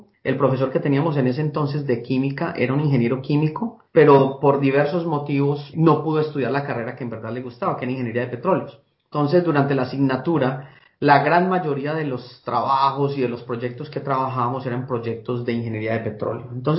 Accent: Anserma, Caldas, Colombia; me une mucho una relación con amigos y familia que tengo allí todavía radicados en Anserma Caldas, de donde soy originalmente.

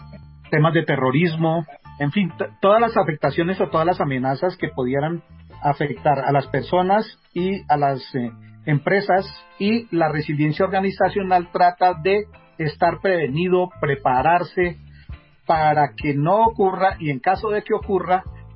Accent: Colombia; yo soy el único colombiano que queda vivo en este concurso.

